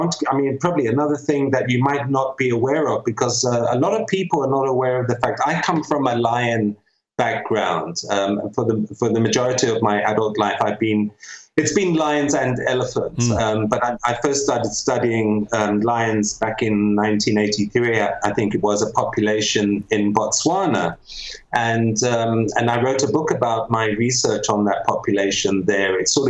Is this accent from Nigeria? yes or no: yes; Nigeria; also born or lived in Malawi; I was taken over to Nigeria when I was, 18 months old. And I grew up in Nigeria, in post-independent Nigeria. And then we moved to to Malawi